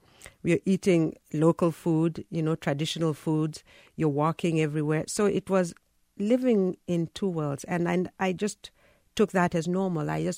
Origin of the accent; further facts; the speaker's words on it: Nairobi, Kenya; born there; English is a second language; Yes, I'm originally from Kenya. I was born in Nairobi, but my ancestral village is in a place called Wikondiek. Wikondiek is on the shores of Lake Victoria. It's actually about maybe 10 to 20 miles away from the lake, and it's a very rural area.